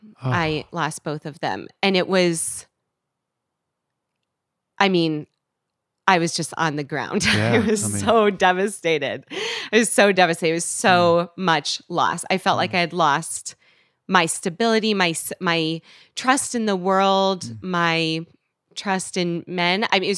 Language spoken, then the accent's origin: English; West Coast, United States; I'm from the West Coast. Like, D.C. was not even, that is like not the place I thought I was going to end up.